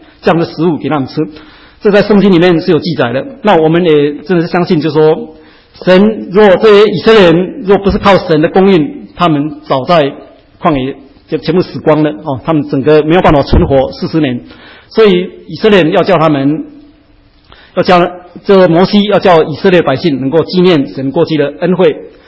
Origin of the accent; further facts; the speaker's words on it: China; 我们中国人有一句话说年年难过年年过，对不对？